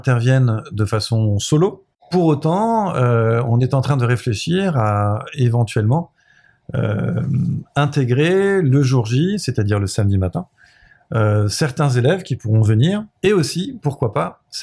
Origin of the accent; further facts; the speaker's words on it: France; je suis originaire des Oriels, précisément de ce qui s'appelait avant les Chamards. J'y ai habité de 0 à 10 ans et du coup j'ai fait mes premières années d'insouciance entre les tours, à courir et à jouer au foot.